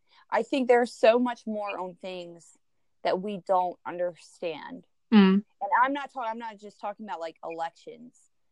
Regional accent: Maryland, United States; I live in a quiet neighborhood in Baltimore County. My street, like, I grew up in Baltimore County, like, not that far away from here

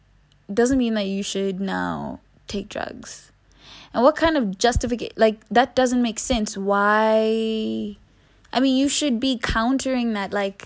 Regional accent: KwaMashu, KwaZulu-Natal, South Africa; I grew up in the suburbs, but I also grew up Ikasi. I grew up in the ghetto. I grew up Kwamashu. I grew up in Malvern. I also grew up in Belgravia.

